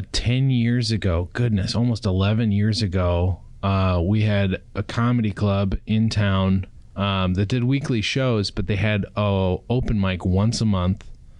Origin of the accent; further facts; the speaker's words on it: Glencoe, Minnesota, United States; Like they had the Buffalo Creek Theater Players in my hometown of Glencoe, Minnesota.